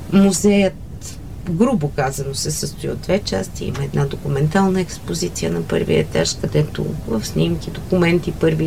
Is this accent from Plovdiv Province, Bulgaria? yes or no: no; Musachevo, Sofia Province, Bulgaria; тъй като детството ми премина в Мусачево, едно село съвсем до София, откъдето е рода на баща ми. Там ме отгледа баба ми и така ме превърна в една жилава шопска пръчка.